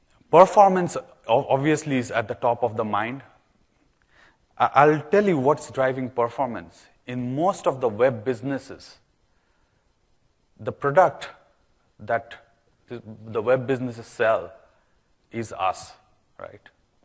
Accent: Seattle, Washington, United States; I am from Seattle, so Seattle was at the center of gold rush, right?

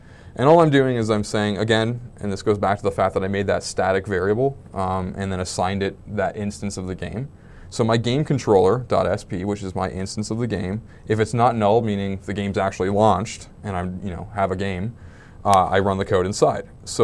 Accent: Brantford, Ontario, Canada; That's my hometown right there.

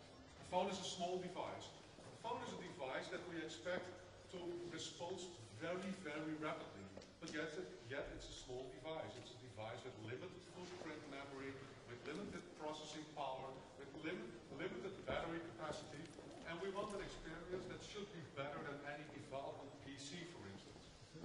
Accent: Netherlands; I'm from the Netherlands.

